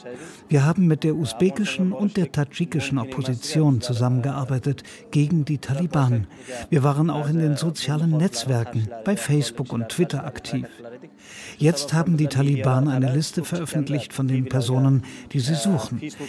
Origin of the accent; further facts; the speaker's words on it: Mazar-i-Sharif, Balkh, Afghanistan; now in Germany; Es ist schon 3 Monate her, seit ich aus Afghanistan gekommen bin. Ich komme aus Mazar-i-Sharif.